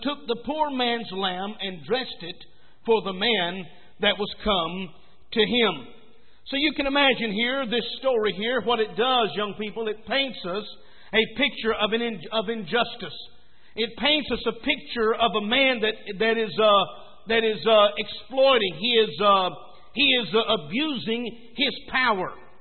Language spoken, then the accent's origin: English; Texas, United States; Or man, maybe that's because I was born and raised in Texas or something.